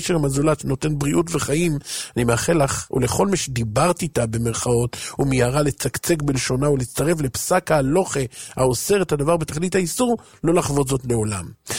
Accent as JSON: {"language": "Hebrew", "town": "Bnei Brak", "region": "Tel Aviv District", "country": "Israel", "said": "אני בעצמי בני ברקי, אז מותר לי."}